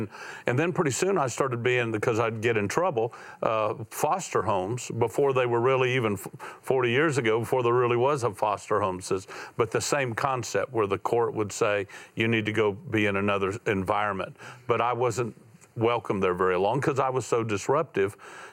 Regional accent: Florida, United States; But I went through six broken homes growing up in Florida, bounced around, felt like a piece of luggage most of my life

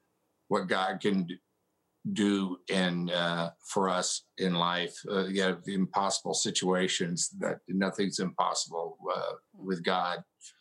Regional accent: Houston, Texas, United States; I come from Houston, which was Space City.

